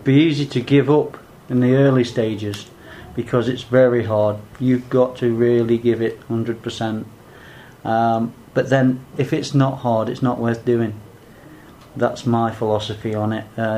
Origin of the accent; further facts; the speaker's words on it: Mansfield, East Midlands, United Kingdom; I'm from Mansfield in Nottinghamshire.